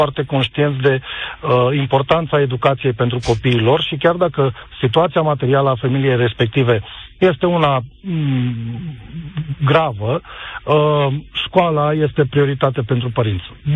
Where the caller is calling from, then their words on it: Cluj-Napoca, Cluj County, Romania; vă sunt de la Cluj.